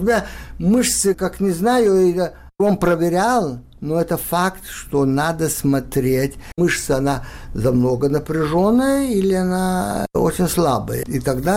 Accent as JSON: {"language": "Russian", "country": "Lithuania", "lives_now": "Israel", "said": "Я был дважды не русский, это самое страшное. Я был и литовец, и еврей."}